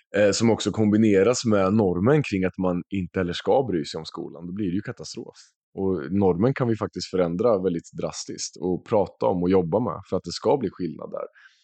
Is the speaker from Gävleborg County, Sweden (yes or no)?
no; Norrköping, Östergötland, Sweden; now in Stockholm, Sweden; vad krävs för att vara en man i Norrköping, där jag är uppvuxen